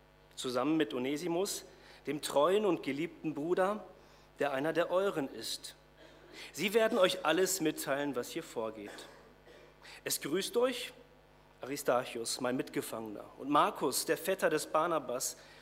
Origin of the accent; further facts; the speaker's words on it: Lage, North Rhine-Westphalia, Germany; In der Gemeinde in Lage, wo ich groß geworden bin und aufgewachsen bin